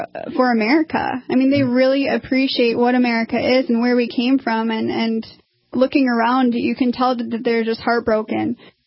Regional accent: Sioux Falls, South Dakota, United States; We ended up having more in common because we're both from Sioux Falls.

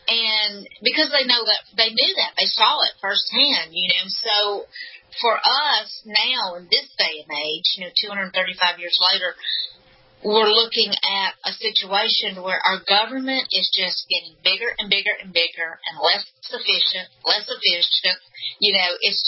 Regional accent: Alabama, United States; I'm from Alabama, if you can't tell with my accent. And I was raised a Blue Dog Democrat.

